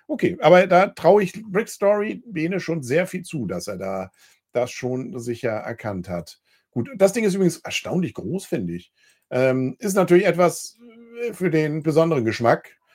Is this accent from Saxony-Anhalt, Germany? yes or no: no; Kiel, Schleswig-Holstein, Germany; ich als Kieler kommt man so selten nach Lübeck.